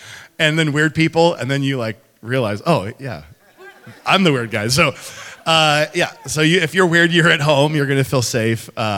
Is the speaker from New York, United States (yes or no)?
no; North Kenai, Alaska, United States; So I was a commercial fisherman, oil field kid. I grew up in North Kenai, Kinakiski area.